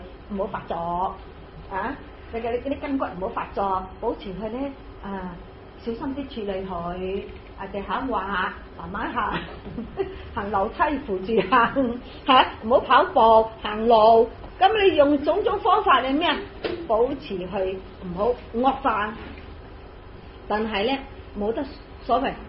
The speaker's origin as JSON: {"language": "Cantonese", "country": "China", "said": "即係我哋中國人講咧，非常之好啊！"}